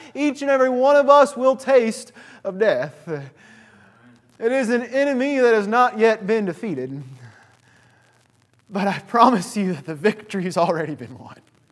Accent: Indiana, United States; I am from Indiana. As a result of that, I am a born and bred, red-blooded Hoosier.

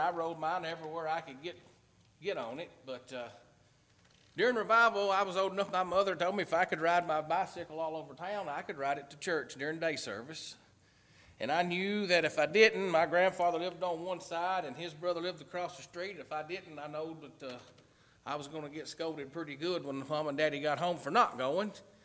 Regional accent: Lafayette, Tennessee, United States; Born and raised in Lafette, Tennessee.

